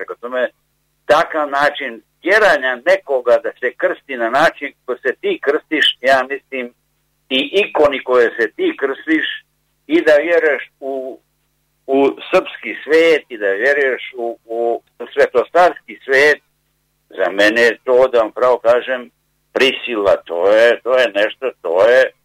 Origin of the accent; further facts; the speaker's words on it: Budva, Budva Municipality, Montenegro; born there; u Evropi sam rođen sam u Budvi, rođen sam u Crnoj Gori.